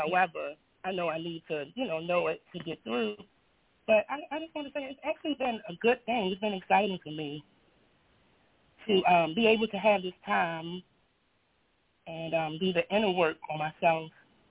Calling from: Baltimore, Maryland, United States; I'm calling from Baltimore, Maryland.

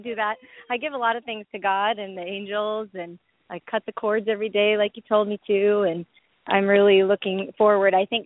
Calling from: Las Vegas, Nevada, United States; I'm in Las Vegas.

